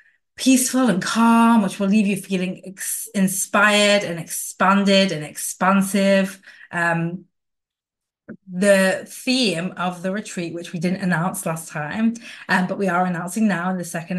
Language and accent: English; Manchester, North West England, United Kingdom; I am inviting you to come to my hometown of Manchester this September.